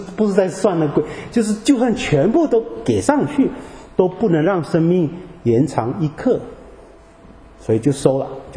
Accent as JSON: {"language": "Chinese", "country": "China", "said": "不是我们华人，我们中国人不会这样想的，没有这个背景。"}